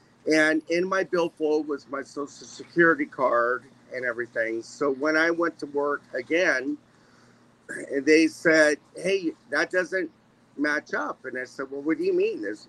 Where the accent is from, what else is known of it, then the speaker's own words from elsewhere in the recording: Los Angeles, California, United States; also born or lived in New York / Connecticut / Dallas / Switzerland; now in Florida, United States; I'm from Los Angeles, California.